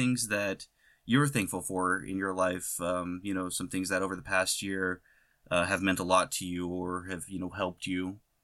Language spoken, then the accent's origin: English; United States; I am from the United States, therefore it is something that I do recognize and have to take part in.